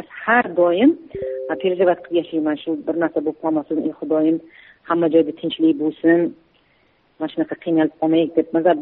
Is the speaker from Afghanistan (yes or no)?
no; Kazakhstan; born or raised there; moved away